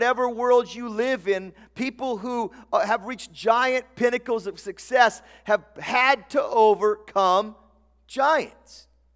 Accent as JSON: {"language": "English", "town": "Tillamook", "region": "Oregon", "country": "United States", "tie": "born or raised there", "said": "Sorry, I grew up in Tillamook. I can say that."}